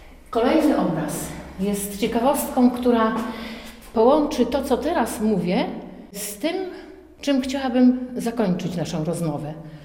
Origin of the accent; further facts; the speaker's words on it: Gorzów Wielkopolski, Lubusz Voivodeship, Poland; born there; ponieważ urodziłam się w Gorzowie